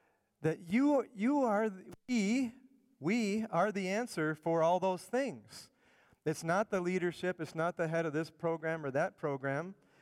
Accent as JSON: {"language": "English", "region": "Illinois", "country": "United States", "tie": "born or raised there", "said": "just a few miles from where I grew up in the Chicago area suburbs."}